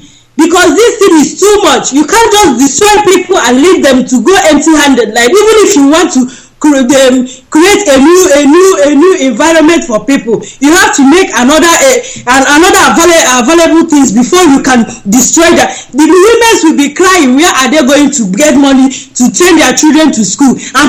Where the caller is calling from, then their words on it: Stuttgart, Baden-Württemberg, Germany; I'm calling from Stuttgart.